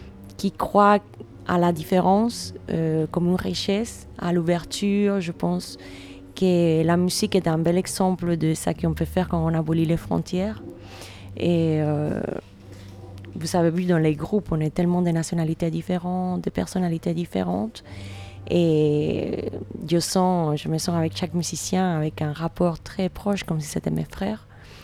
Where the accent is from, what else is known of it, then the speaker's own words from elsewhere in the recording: Havana, Cuba; now in Switzerland; Je suis cubaine, de La Havane. Et actuellement, j'habite en Suisse la plupart de l'année. Donc voilà, je partage un peu mon temps entre mon pays d'origine, La Havane, et puis la Suisse.